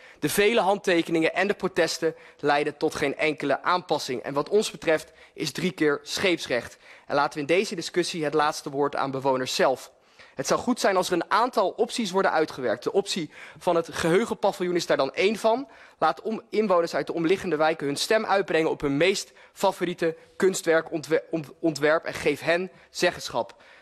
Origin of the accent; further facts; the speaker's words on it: Amsterdam, North Holland, Netherlands; ik ben wel geboren en getogen en ik kom uit Oet-Amsterdam. Maar gelukkig al meer dan de helft van mijn leven woonachtig in de mooiste stad van Nederland.